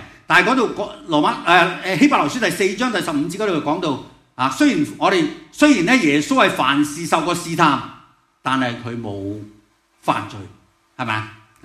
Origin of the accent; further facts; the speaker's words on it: China; 人咧一出世咧，尤其是我哋中国人咧。中国人怕咩？怕提个死字系咪啊？